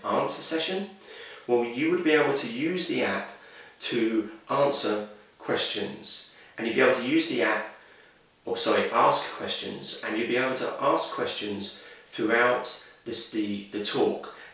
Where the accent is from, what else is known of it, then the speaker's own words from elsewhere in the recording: United Kingdom; or it could be because I'm British and I don't want to take up other people's time